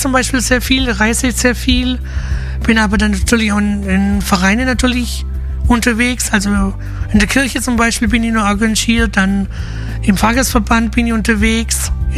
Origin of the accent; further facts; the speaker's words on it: Lindenberg im Allgäu, Bavaria, Germany; Da bin ich mit meiner Mutter in Lindenberg im Allgäu, wo ich aufgewachsen bin